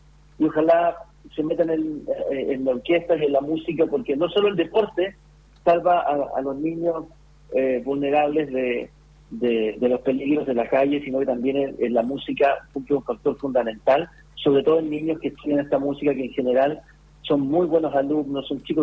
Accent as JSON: {"language": "Spanish", "country": "Chile", "said": "por la cual somos conocidos los chilenos en el extranjero"}